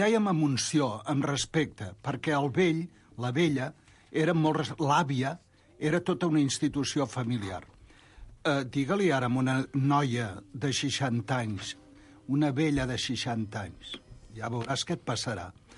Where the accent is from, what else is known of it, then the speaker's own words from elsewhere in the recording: Barcelona, Catalonia, Spain; visco a Sants de tota la meva vida